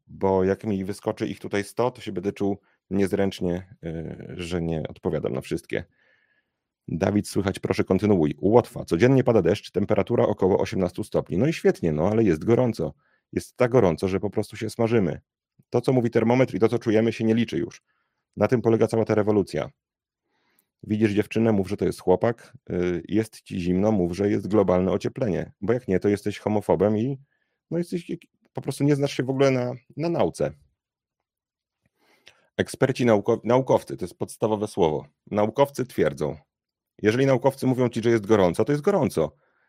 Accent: Gdynia, Pomeranian Voivodeship, Poland; Jestem z Gdyni w ogóle

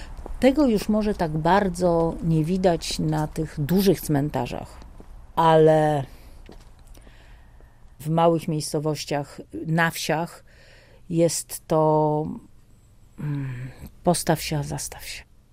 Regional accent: Warsaw, Masovian Voivodeship, Poland; Przynajmniej my, warszawiacy.

